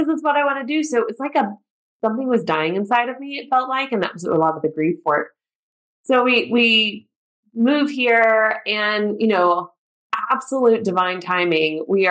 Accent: United States; now in Germany; I grew up in the States. I live in Germany now, so that's why I have to point out I grew up in the States. Military kid, constantly moving every 2 to 3 years.

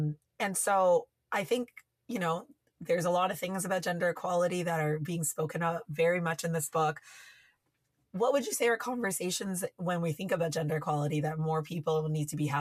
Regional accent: Toronto, Ontario, Canada; my parents are Tamil, Sri Lankan, have, you know, came here in the 80s because of the war. And so very much I grew up with, you know, kind of a refugee cultural context of growing up in Toronto.

